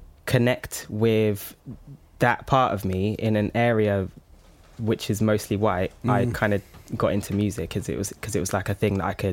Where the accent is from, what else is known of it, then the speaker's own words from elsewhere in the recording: Clapham, London, United Kingdom; also born or lived in Wiltshire; So I was born in Clapham in London, and both of my parents have had issues, and they weren't able to raise me.